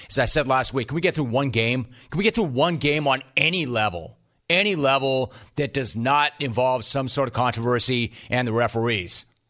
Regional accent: Los Angeles, California, United States; I mean, I'm from Los Angeles. I've seen a lot of graffiti in my time.

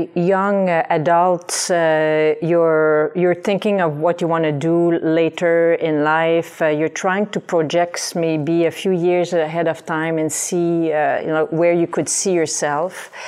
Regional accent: Val-des-Sources, Quebec, Canada; I grew up in a small mining town called Val des Sources in the Eastern Township.

